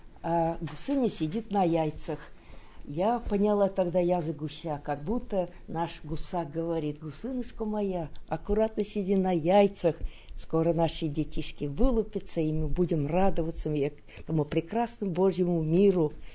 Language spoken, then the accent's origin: Russian; Chuvashia, Russia; Я приехала из Чувашии.